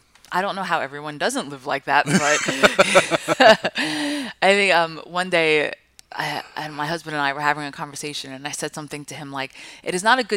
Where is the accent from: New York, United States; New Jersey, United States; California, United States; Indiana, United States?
New York, United States; Five Towns; So I grew up in the Five Towns, which are right, these small little towns right by Kennedy Airport.